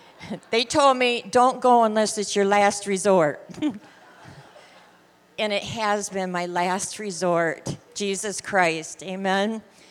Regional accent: Midland, Michigan, United States; I'm from Midland, Michigan, and it's great to come back.

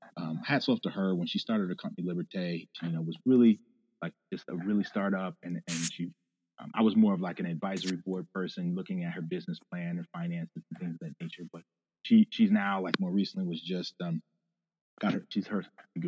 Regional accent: Ohio, United States; Yeah. I'm from Ohio, so I'm rooting for Cincinnati.

